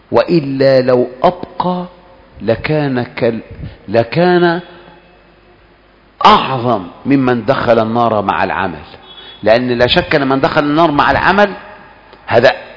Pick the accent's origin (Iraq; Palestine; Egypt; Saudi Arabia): Egypt; وهذا فينا كمصريين